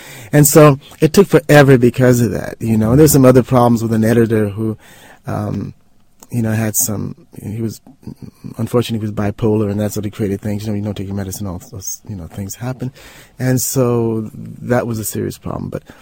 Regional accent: Los Angeles, California, United States; we're all from the South, from Mississippi, and the community I grew up in was Southern in culture in many ways.

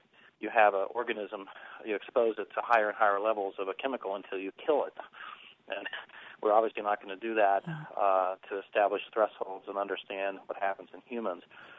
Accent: Kansas City, Missouri, United States; I'm 51 years old, when I was a kid growing up outside of Kansas City in the Midwest, the air and the water were basically toxic

